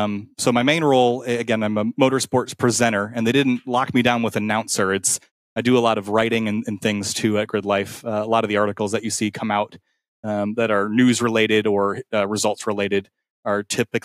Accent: Rochester, New York, United States; I'm from Rochester, New York

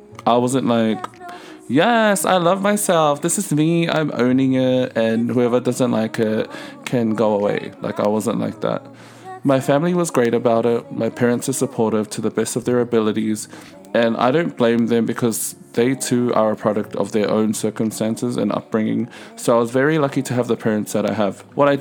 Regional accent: Auckland, New Zealand; I grew up in Otara, South Auckland, and I went to church like most good Samoan boys

